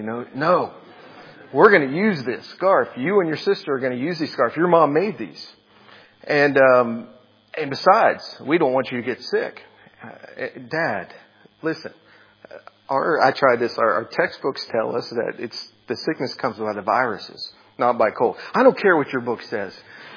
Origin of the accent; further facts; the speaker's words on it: Pennsylvania, United States; You know, growing up in Pennsylvania, north of here, significantly north of about 2 hours or so, it was really cold all the time during this season.